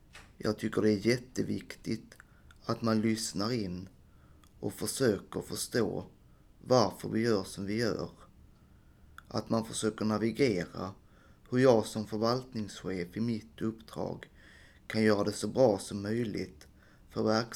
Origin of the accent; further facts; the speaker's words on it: Helsingborg, Skåne, Sweden; Jag är uppvuxen i Helsingborgs kommun. Jag är 44 år